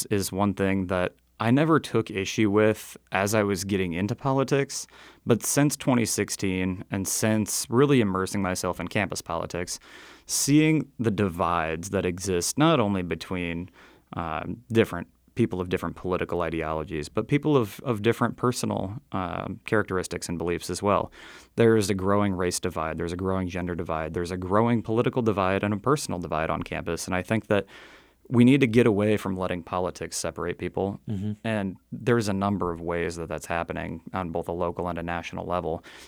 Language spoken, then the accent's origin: English; Eldridge, Iowa, United States; I am very good friends with, in my hometown of Eldridge, some of the local reporters in Eldridge.